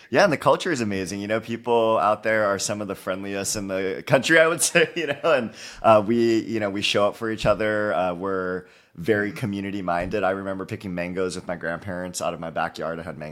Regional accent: Aiea, Hawaii, United States; So I'm born and raised in Hawaii, small community of Aiea in the island of Oahu. Public school kid, you know, my whole life.

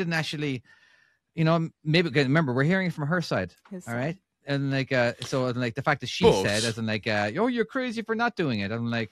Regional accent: Ireland; Oh, I'm an Irishman in an Irish bar and everyone's going to fucking love me

